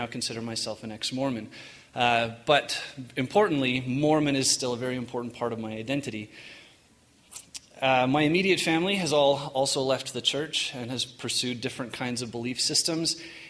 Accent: Western Canada, Canada; I was born and raised in Mormon in Western Canada. I come from a long line of Mormons

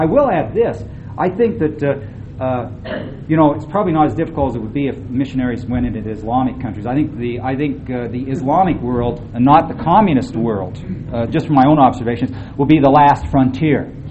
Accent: California, United States; But anyway, I'm from California.

